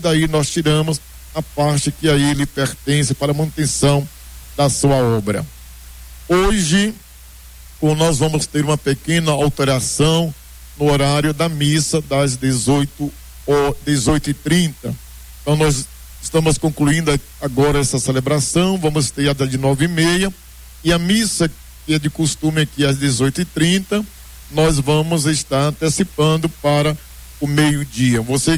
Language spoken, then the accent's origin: Portuguese; Brazil; O sentimento patriótico não deve sair de nós, nós somos brasileiros.